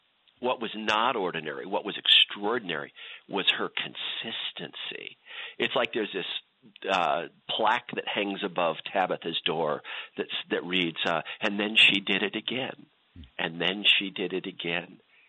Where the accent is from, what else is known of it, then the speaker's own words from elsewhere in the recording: Idaho, United States; moved away; also born or lived in Grand Rapids, Michigan / Northern California; And so, Neil, I had been raised in southeastern Idaho for 12 years of my life. That was home. That was ordinary.